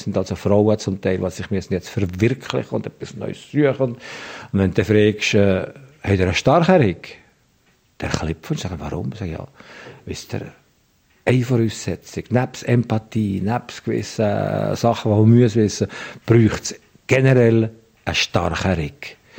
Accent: Valais, Switzerland; Also ich sagte, im Wallis haben wir als Kind einen anderen Umgang gelernt mit dem Tod.

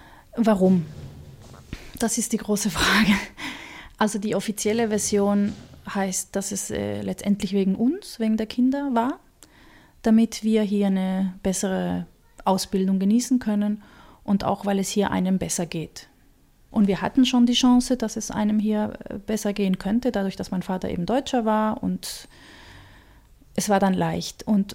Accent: Chile; born or raised there

